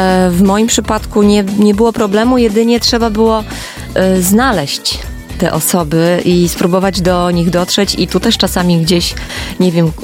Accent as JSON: {"language": "Polish", "town": "Puck", "region": "Pomeranian Voivodeship", "country": "Poland", "tie": "born or raised there", "said": "No ja pochodzę z północnych Kaszub, dokładnie urodziłam się w Pucku, mieszkałam w Połczynie, czyli nordowe, północne Kaszuby."}